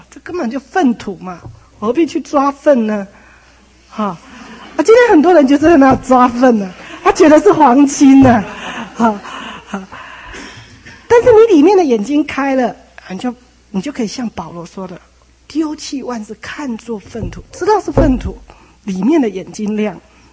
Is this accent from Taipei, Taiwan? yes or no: yes; Taipei, Taiwan; 我是台北人啊，那在家里也是老幺哈，女孩子的老幺